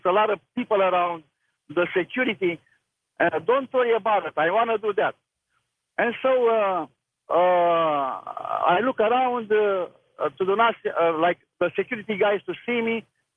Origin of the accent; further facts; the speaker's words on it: Romania; English is a second language; Okay, I'm from Romania.